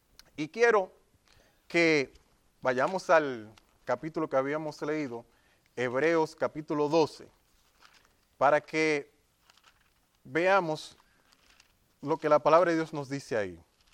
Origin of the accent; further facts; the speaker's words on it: Dominican Republic; yo soy dominicano, aunque él es jamaiquino.